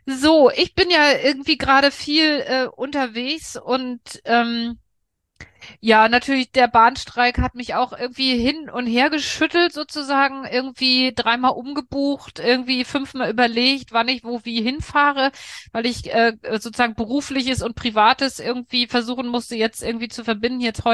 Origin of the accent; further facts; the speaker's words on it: Hamburg, Germany; ich habe quasi als Touristin meine Heimatstadt erlebt am Freitagnachmittag mit einer ganz wundervollen Bootstour, sozusagen geführten Bootstour rund um die Insel Wilhelmsburg, also Süden von Hamburg.